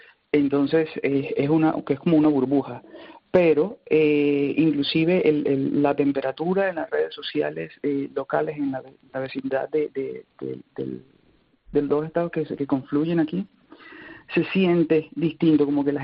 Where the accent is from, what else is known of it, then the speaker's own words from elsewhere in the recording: Barranquilla, Atlántico, Colombia; also born or lived in Venezuela; now in United States; Yo soy colombiano de la costa norte, pues soy ciudadano americano, pero soy colombiano de la costa norte y viví muchos años en Venezuela.